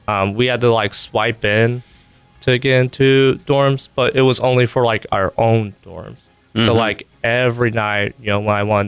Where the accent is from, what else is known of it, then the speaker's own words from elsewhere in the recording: Clyde, Ohio, United States; I'm from Clyde, Ohio.